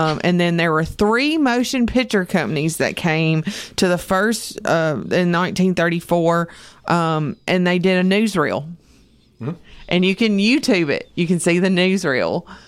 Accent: the South, United States; accent: southern; Yes, my southern accent gets the better of me some days.

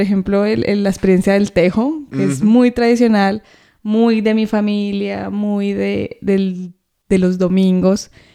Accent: Colombia; yo nunca, pues soy colombiana, pues tomaba café, pero de vez en cuando

